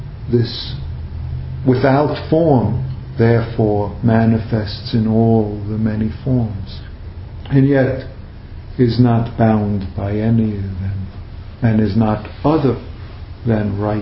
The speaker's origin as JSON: {"language": "English", "region": "New York", "country": "United States", "accent": "New York", "said": "Sometimes my accent squashes words together, so I have to clarify. I wasn't saying dysfunctioning, but this-functioning. New York accents are strong"}